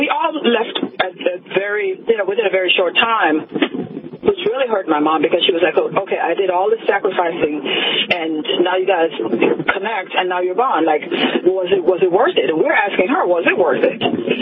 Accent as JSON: {"language": "English", "country": "Belize", "tie": "born or raised there", "said": "Well, I was born in Belize, Central America. It's the only English-speaking country in Central America. And pretty much was raised sort of a blend of, I guess, West Indian and colonial British."}